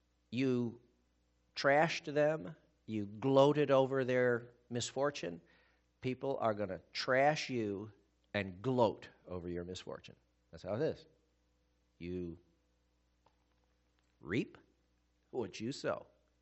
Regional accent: United States; I don't have a British accent. They know I'm an American.

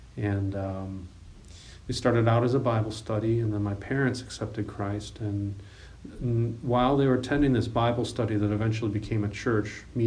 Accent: Lansing, Michigan, United States; also born or lived in Detroit; I was born in Detroit, and we quickly moved about a year and a half to the Lansing area, and grew up there.

